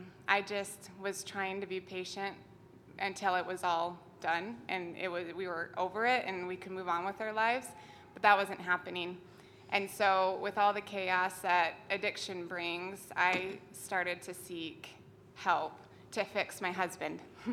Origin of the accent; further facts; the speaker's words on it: Dallas, Texas, United States; I'm from Dallas, Texas.